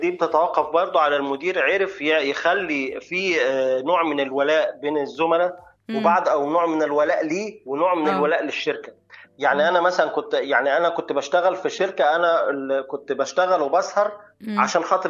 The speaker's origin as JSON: {"language": "Arabic", "country": "Egypt", "said": "احنا عندنا في مصر مش يعني مش الثمان ساعات بيبقوا شغل"}